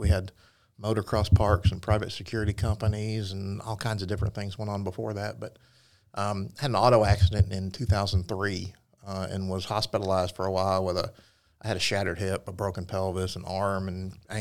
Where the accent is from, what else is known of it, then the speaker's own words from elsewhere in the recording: the South, United States; Growing up in the South, you guys know what barbecue and Sunday family dinners and things like that are like.